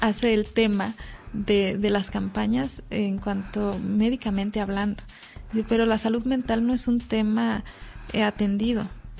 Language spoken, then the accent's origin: Spanish; Villa Unión, Durango, Mexico; yo vengo de la zona rural, también hay mucha diversidad de donde yo vengo, que es Villa Unión Puanas